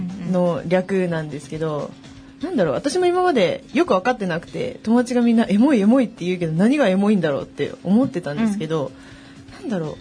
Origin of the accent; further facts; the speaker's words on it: Oita, Japan; 先週の日曜日に地元に帰省しまして、花火大会があったんですよ。でついに大分県で打ち上げ数がナンバーワンの花火大会になりまして